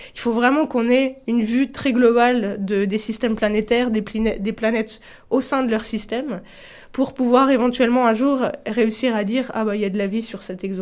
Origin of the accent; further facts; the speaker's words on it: France; je suis française. J'ai fait pas mal de mes études en France, donc des études universitaires.